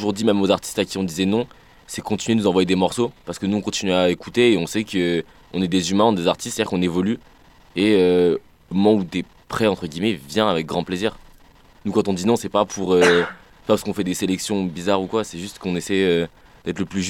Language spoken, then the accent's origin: French; Nîmes, Occitanie, France; moi je suis de Nîmes aussi à la base.